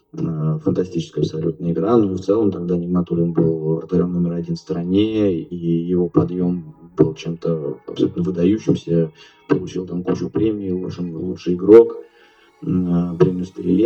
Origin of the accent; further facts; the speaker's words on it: Yaroslavl, Yaroslavl Oblast, Russia; Я родился в Ярославской области и как бы поддерживаю эту команду достаточно давно.